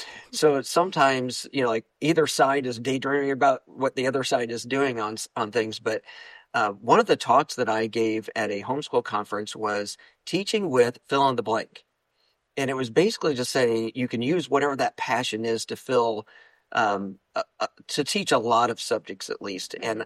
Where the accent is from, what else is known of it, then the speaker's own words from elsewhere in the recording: St. Louis, Missouri, United States; I grew up in the St. Louis area as a Cardinals fan, and we've got a friendly conversation that goes on all the time about that.